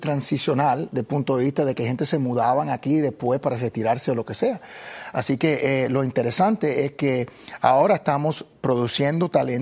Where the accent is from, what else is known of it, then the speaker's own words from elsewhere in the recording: Cuba; now in Miami, United States; llegamos a un punto en cual estábamos predominando como cubanos aquí en Miami.